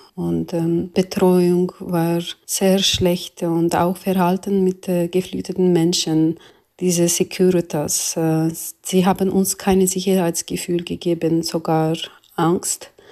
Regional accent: Azerbaijan; German is a second language; moved away as an adult; now in Switzerland; ich komme aus Aserbaidschan. Ich musste mein Land wegen meiner kritischen Arbeit als Journalistin verlassen und wohne hier in der Schweiz seit 7 Jahren im Exil.

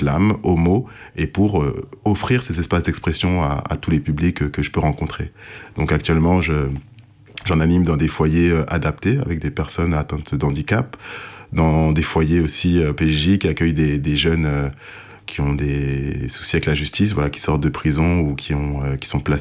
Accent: France; born there; Je suis né en France, mais je suis de parents congolais

